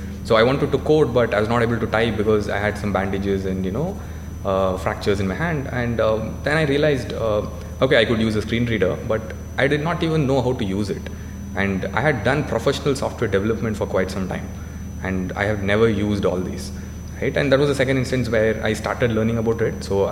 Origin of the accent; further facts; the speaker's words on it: Bangalore, Karnataka, India; also born or lived in Coimbatore; I was born in Coimbatore, which is a place in Tamil Nadu. But I was just born there, but I grew up in Bangalore. And so maybe 100, 200 years back, my family had migrated to this place, which is another state in India.